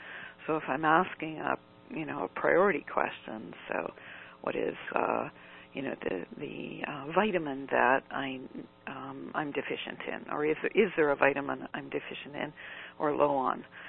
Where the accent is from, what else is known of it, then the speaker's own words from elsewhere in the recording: Uxbridge, Ontario, Canada; And I'm from Uxbridge, Ontario, born in Toronto, but living in Uxbridge, Ontario.